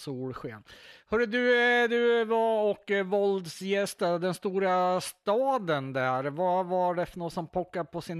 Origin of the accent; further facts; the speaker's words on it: Köping, Västmanland County, Sweden; jag var i Köping, min hemstad